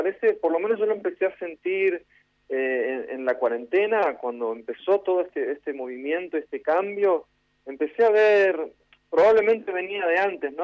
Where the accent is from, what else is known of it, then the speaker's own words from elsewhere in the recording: Resistencia, Chaco, Argentina; Yo soy de Resistencia, del Chaco